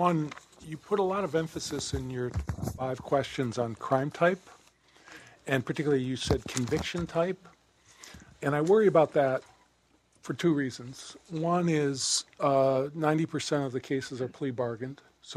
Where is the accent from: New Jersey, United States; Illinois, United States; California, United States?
Illinois, United States; Chicago; I mean, I grew up in Chicago and there's stopped, questioned.